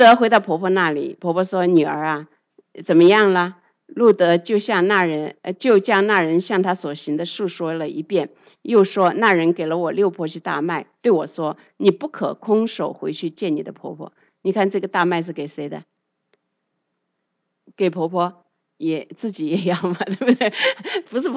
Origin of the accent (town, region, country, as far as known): China